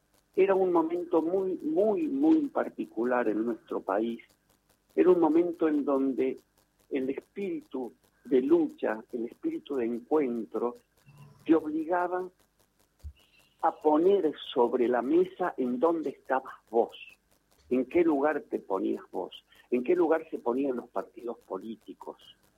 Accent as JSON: {"language": "Spanish", "region": "Córdoba", "country": "Argentina", "said": "Yo soy originario de Córdoba"}